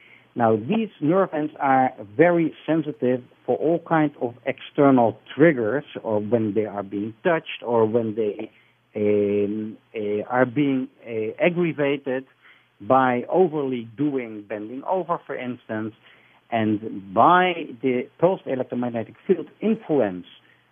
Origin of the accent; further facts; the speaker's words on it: Netherlands; moved away as an adult; now in Israel; And as I'm originating from Holland before I immigrated to Israel 20 years ago